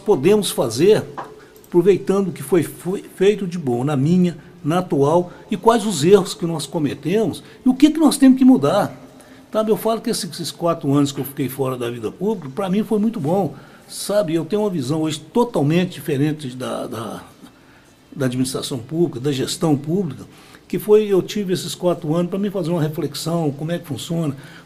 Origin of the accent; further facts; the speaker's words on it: Pará de Minas, Minas Gerais, Brazil; Eu sou daqui, fui nascido e criado em Pará de Minas, e sei de todas as nossas necessidades e dificuldades.